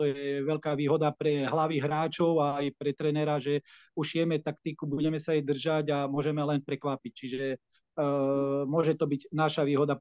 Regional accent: Bardejov, Prešov Region, Slovakia; A ja keďže pochádzam z Bardejova, z toho sme aj žili

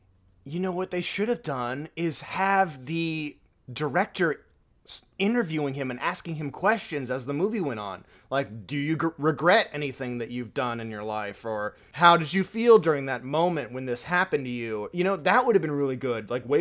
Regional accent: United States; But yeah, as it stands, we're both American. We're here. We live in a democracy.

